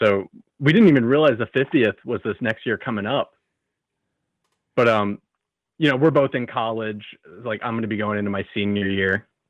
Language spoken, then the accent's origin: English; New York, United States; now in South Carolina, United States; I am originally from New York, so I do not really follow the sports around here.